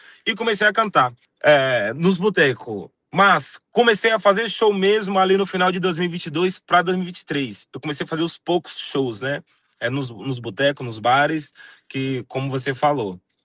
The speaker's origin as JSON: {"language": "Portuguese", "town": "Iramaia", "region": "Bahia", "country": "Brazil", "tie": "born or raised there", "said": "Nasci lá na cidade mesmo, mas me criei mesmo na roça, no município de Ira Maia, né? Lá na região da Lagoa do Arroz, que é onde eu cresci mesmo, lá na minha roça, como eu costumo dizer."}